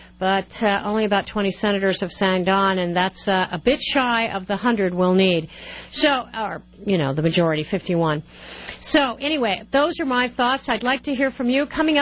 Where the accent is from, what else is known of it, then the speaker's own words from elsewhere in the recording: Colorado, United States; I grew up in Colorado.